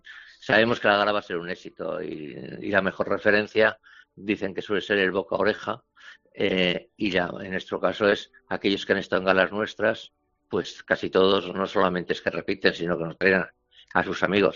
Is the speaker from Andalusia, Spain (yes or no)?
no; Bilbao, Basque Country, Spain; van a decir que somos de Bilbao y que somos de Bilbao